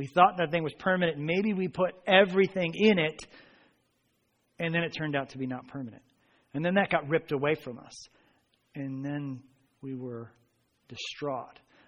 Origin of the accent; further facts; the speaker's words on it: New Jersey, United States; But I grew up in Bergen County, and I saw that skyline all the time. We went there for school trips.